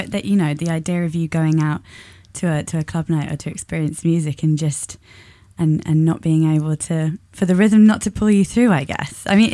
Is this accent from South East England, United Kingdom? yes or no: yes; Medway, South East England, United Kingdom; I'm from Kent.